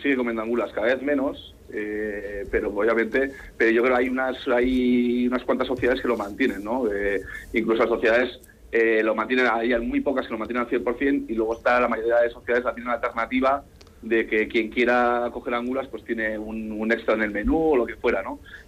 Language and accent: Spanish; Campezo, Basque Country, Spain; Yo soy de Campezo, yo soy de la montaña.